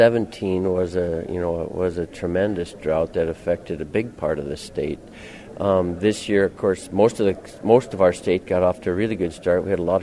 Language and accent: English; Mackville, North Dakota, United States; My family and I, we ranch at Mackville, North Dakota. Our family's been there for many, many years.